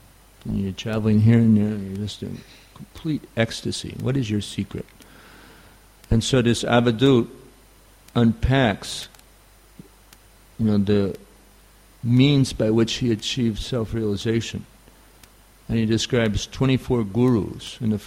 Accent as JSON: {"language": "English", "region": "New York", "country": "United States", "accent": "New York", "said": "So forgive my New York accent. I'm sorry. You can't imagine the level of bewilderment that takes place because I don't speak Indian English in India."}